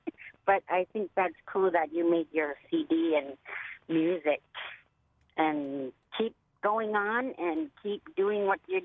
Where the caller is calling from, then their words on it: Barrow, Alaska, United States; I'm calling from Barrow.